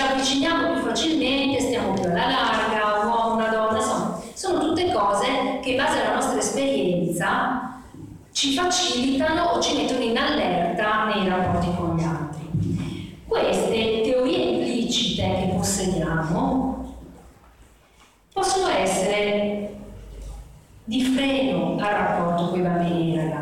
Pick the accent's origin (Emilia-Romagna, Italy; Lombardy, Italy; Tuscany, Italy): Emilia-Romagna, Italy; Bologna; dalle mie parti, le persone non si chiamano con il loro nome e cognome, si dice in una lingua, che idee, che vuol dire, quelli di, allora … sono, in realtà sono un po' bolognese